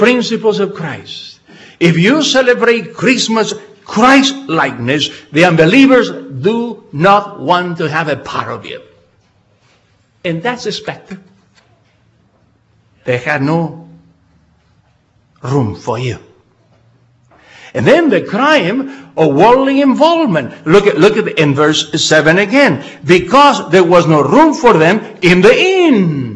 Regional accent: Israel; English is a second language; I always said from Israel. And what? They don't know my accent. I say from Israel.

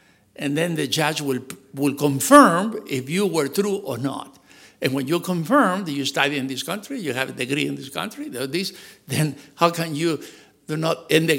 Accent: Argentina; English is a second language; I said, not only I'm an American, I'm an Argentinian.

